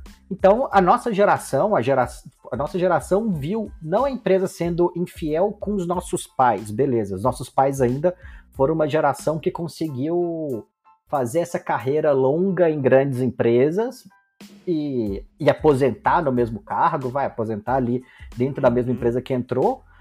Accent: Ipatinga, Minas Gerais, Brazil; sou de uma cidade industrial, né? Todo mundo aqui já cansou de me ouvir falando que eu sou de Ipatinga. Ipatinga é a cidade industrial, a cidade da Uzi Minas.

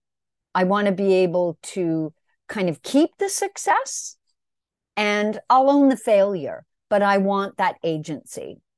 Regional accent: Canada; now in New York City, United States; I live in New York City and I am Canadian and a mother of two sons

